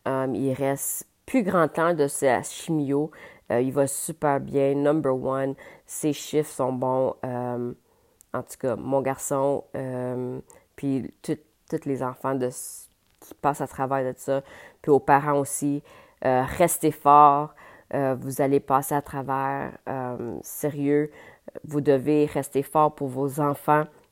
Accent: Ontario, Canada; also born or lived in Quebec; Je suis québécoise, je suis née au Québec, ma mère est québécoise, mon père est jamaïcain. Par contre, j'ai grandi en Ontario, donc j'ai comme, je suis complètement bilingue, puis J'ai un accent dans les deux langues.

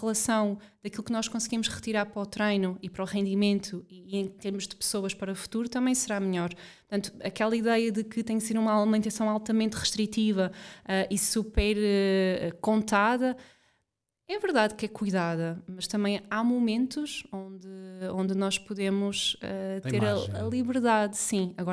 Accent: Portugal; e nós somos portugueses, celebramos à mesa, celebramos com a comida

